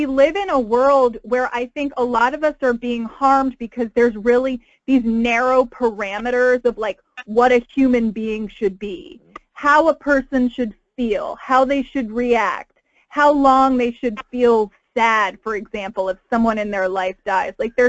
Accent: North Carolina, United States; And I moved to Massachusetts from North Carolina, and I found HBN there.

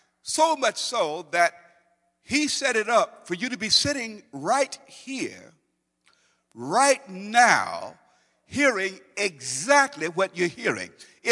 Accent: Brooklyn, Illinois, United States; I was raised in Brooklyn, Lovejoy, Illinois.

